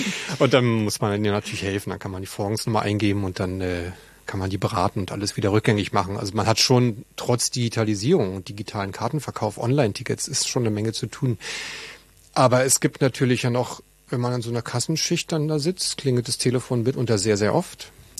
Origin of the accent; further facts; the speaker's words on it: Berlin, Germany; weil ich bin noch in Moabit geboren und groß geworden